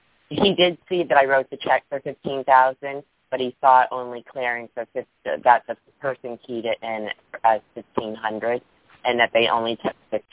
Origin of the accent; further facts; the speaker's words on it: Connecticut, United States; I am from Connecticut.